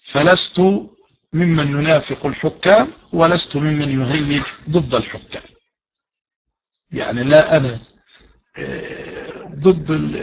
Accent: Mansoura, Dakahlia, Egypt; أذكر كلمة سمعتها منه وأنا شبيب صغير، تصغير شاب، كان عندنا في المنصورة زمان

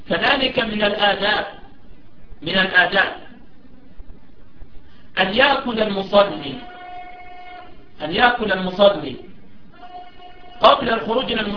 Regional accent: Egypt; يعني لا سيما في بلدي أنا بين الساحة والساحة شارع واحد، بين خلاء وخلاء شارع واحد، وهذا الأمر منتشر عندنا في مصر، لا أعلم أن منتشر في بلد أخرى

